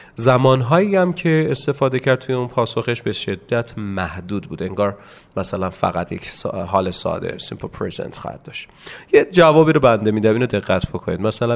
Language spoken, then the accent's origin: Persian; Tehran, Tehran Province, Iran; accent: Tehrani; حالا اگه بخوام راجع به هوم تاون خودم حرف بزنم، اولین چیزی که میاد تو ذهنم باید بگم راجع به تهرانی که هوم تاون منه اینه که خیلی بزرگه